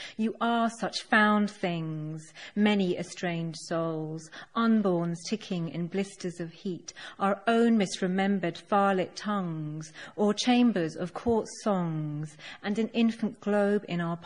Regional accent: India; I'm an Indian poet, and I sort of sometimes feel that there's an obligation that you have if you're from a particular place to write about particular things

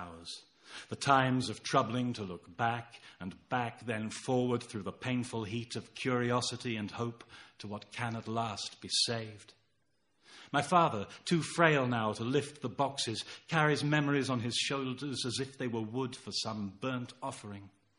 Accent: Stroud, South West England, United Kingdom; I wrote a memoir about growing up in the Stroud Valley

